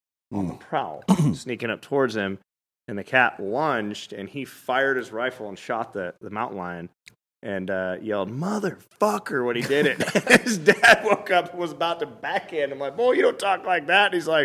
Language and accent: English; Butte, Montana, United States; I am from Butte, Montana. And in 2000-something, I was in high school. I graduated in 2003.